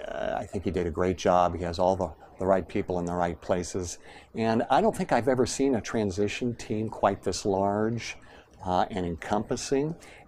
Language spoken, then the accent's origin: English; Las Vegas, Nevada, United States; born there; The year I was born here in Las Vegas, there were 50,000 people living here.